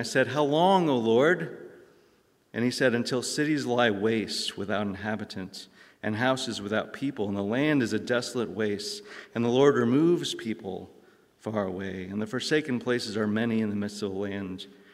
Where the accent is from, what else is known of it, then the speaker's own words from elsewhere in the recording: Michigan, United States; born there; I was born in Michigan. I was born in 1985, but my family were Christians.